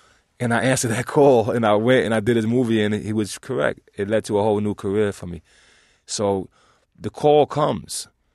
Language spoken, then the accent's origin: English; New York, United States; You know, me being a young man growing up in New York and doing sex at early age and doing drugs at early ages and not really having a full childhood